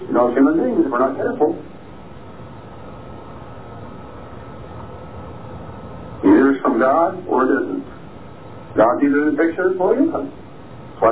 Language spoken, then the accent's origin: English; Philadelphia, Pennsylvania, United States; I'm a Philadelphian. I've always been a Philadelphian.